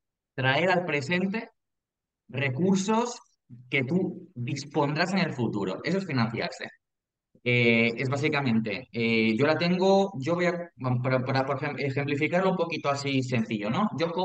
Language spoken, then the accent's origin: Spanish; Barcelona, Catalonia, Spain; yo soy un chaval de Barcelona directamente